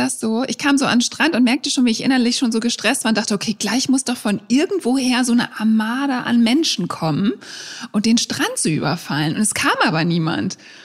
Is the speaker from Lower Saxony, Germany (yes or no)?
yes; Borkum, Lower Saxony, Germany; wir waren ja auch da früher in meiner Heimat auf Borkum.